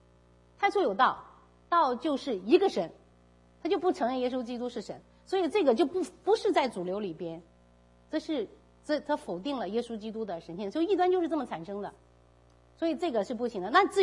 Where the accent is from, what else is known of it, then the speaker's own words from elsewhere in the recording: China; 我们中国人的夫妻是那个打破头都得那个讲明白的，所以我们常常吵架